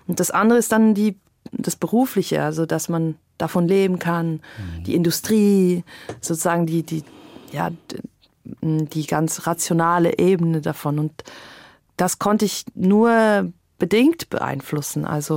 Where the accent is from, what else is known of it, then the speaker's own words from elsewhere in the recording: Zurich, Switzerland; Ich als Zürcherin, für mich war das wie Hollywood